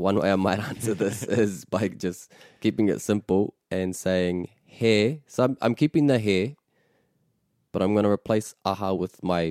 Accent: Taihape, Manawatū-Whanganui, New Zealand; I'm from Ngāti Maniapoto, but I grew up in Taihape.

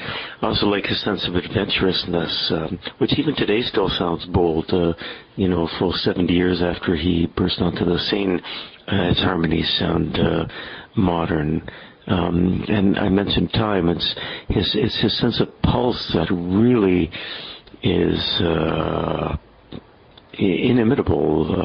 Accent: Toronto, Ontario, Canada; I'm exactly from Toronto. Born here and always lived here, except for my 3 years in Ottawa at the U of O.

